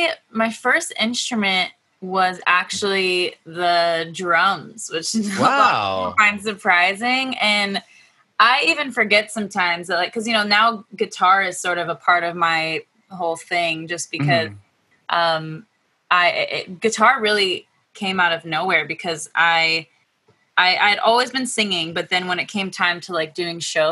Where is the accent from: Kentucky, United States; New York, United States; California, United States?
California, United States; now in Los Angeles, United States; I grew up actually close to where I'm at now. I'm in LA now, but I grew up in a place called the Inland Empire, Southern California.